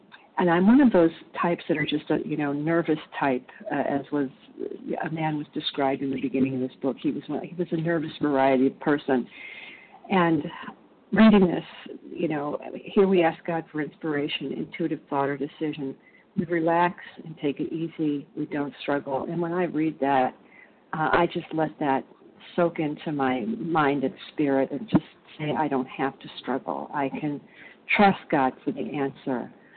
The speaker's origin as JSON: {"language": "English", "region": "Illinois", "country": "United States", "said": "I'm from Illinois."}